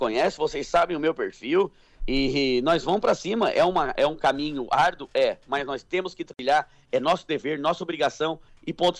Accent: Palhoça, Santa Catarina, Brazil; Pô, foi na minha cidade, eu sou de Palhoça.

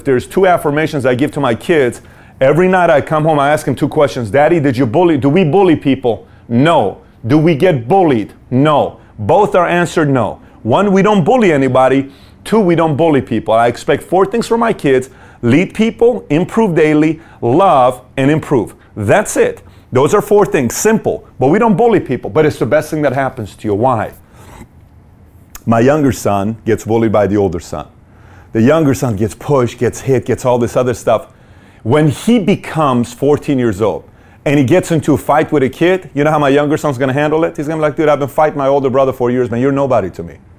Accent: Iran; I grew up in Iran. I was homeless for quite some time before joining the military.

